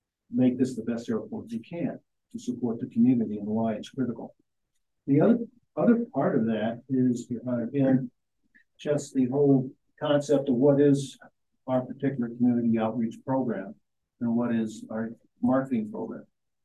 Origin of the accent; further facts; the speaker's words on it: Midwest, United States; And well, I come from the Midwest, so we got it all.